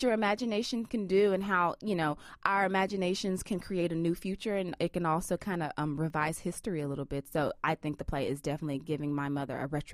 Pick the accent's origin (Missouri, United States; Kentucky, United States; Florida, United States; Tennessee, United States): Tennessee, United States; Memphis; We're from Memphis.